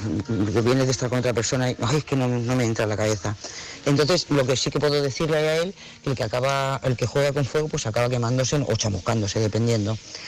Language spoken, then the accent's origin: Spanish; Lloret de Mar, Catalonia, Spain; de Lloret de Mar.